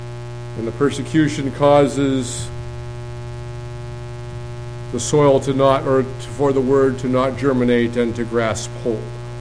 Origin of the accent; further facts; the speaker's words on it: Pacific Northwest, United States; Growing up in the Northwest, the Himalaya blackberries can kill even trees.